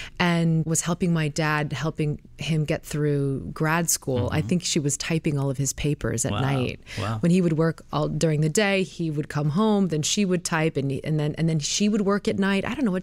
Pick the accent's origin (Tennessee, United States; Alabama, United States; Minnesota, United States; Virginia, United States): Minnesota, United States; Ely; born there; I was born in Ely, Minnesota. Wasn't really raised there. Was there for about 6 months.